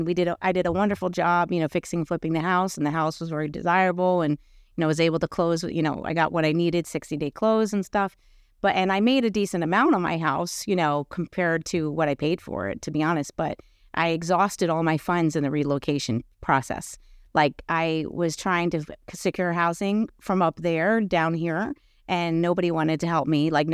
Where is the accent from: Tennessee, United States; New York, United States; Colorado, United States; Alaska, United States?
New York, United States; I mean, I'm from New York, so I'm used to seeing everything and anything, to be honest.